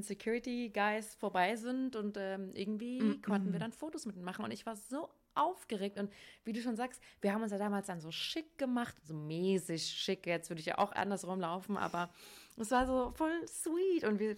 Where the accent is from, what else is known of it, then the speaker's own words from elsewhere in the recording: Hesse, Germany; ich komme ja aus Hessen